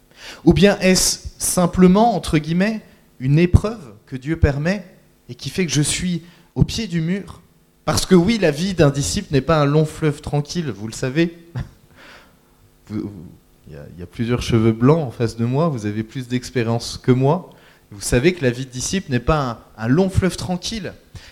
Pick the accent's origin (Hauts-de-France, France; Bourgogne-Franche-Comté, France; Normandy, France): Bourgogne-Franche-Comté, France; Montbéliard; je suis originaire de Montbéliard. J'ai été exilé pendant un temps certain au pays de la choucroute, l'Alsace